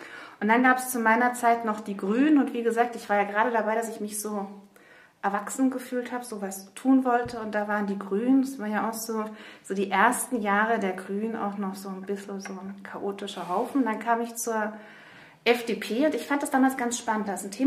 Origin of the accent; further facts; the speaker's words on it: Nuremberg, Bavaria, Germany; Ja, ich bin wirklich gebürtige Nürnbergerin, gebürtige Fränkin. Ich bin hier vor fast 50 Jahren, muss man jetzt leider schon sagen, zur Welt gekommen, habe in Nürnberg mein Abitur gemacht